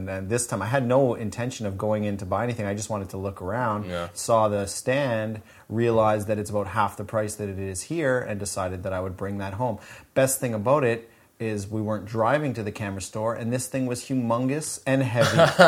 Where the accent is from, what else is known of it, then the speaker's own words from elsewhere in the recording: Canada; And I'm Canadian.